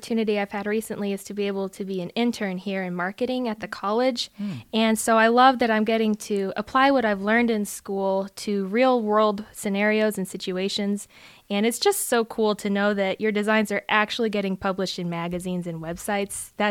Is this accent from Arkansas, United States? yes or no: yes; Waldron, Arkansas, United States; Yeah, so I've always lived in Waldron, the same house, and it is a very tiny town of about 3,500 people. Mm. So definitely have lived the small town life.